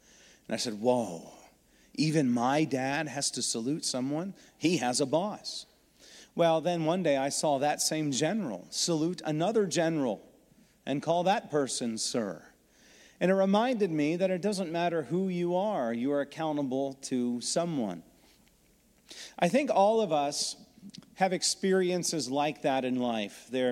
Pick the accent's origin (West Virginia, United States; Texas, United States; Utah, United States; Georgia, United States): Texas, United States; born there; also born or lived in Washington, D.C. / Ohio / New Mexico; I was born on an Air Force base in Texas. From there, we moved to another Air Force base in D.C., then another base in Ohio, then another base in New Mexico